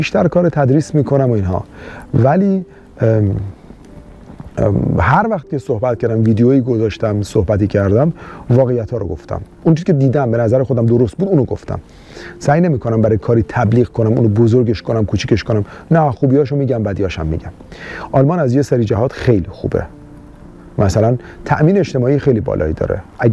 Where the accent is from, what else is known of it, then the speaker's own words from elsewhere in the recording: Iran; گفت کجایی هستی پس؟ Where are you from؟ گفتم که I'm Persian. پرشیا.